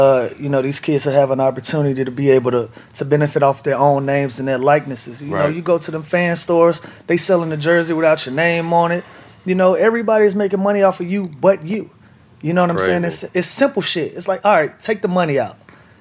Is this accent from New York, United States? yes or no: no; Atlanta, Georgia, United States; I was playing in my hometown, Atlanta, tore my ACL